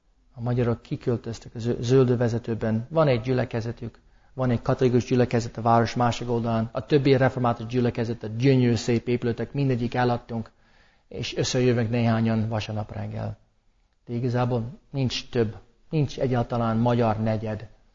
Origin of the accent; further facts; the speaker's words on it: St. Louis, Missouri, United States; én éppen St. Louisban nőttem fel